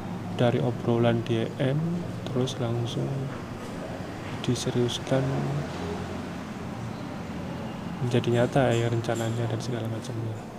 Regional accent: Surakarta, Central Java, Indonesia; karena saya orang Solo kan aslinya

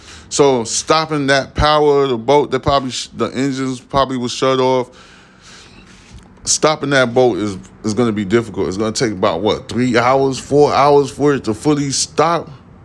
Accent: East Coast, United States; I am from the East Coast.

